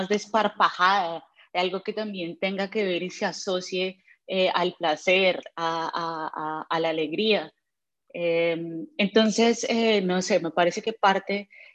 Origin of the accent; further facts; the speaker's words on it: Colombia; now in United States; Yo soy de Colombia